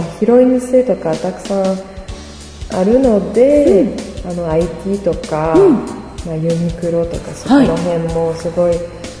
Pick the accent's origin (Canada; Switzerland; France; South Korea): France; Montpellier, Occitania; Japanese is a second language; 私は南フランスの出身なんですけど、はい、ちょっと田舎の方ですね。モンペリエっていう街なんですけど、はい、まあ、その街は結構人口が多いですけど、まあ、28万人なんですけど、